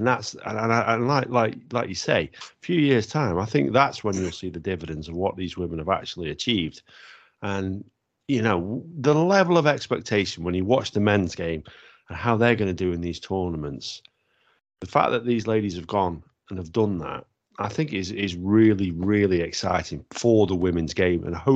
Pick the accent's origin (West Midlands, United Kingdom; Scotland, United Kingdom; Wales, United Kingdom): Wales, United Kingdom; I mean, bear in mind I'm Welsh and, you know, I'm not that vested in how England